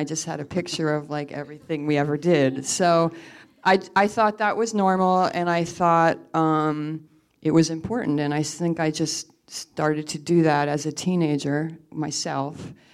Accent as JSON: {"language": "English", "region": "New Jersey", "country": "United States", "tie": "born or raised there", "said": "I mean, I lived in a town not that far away from New York City, but when you don't have a car and there's no public transportation and there's just farms and your bicycle, New York is very far away"}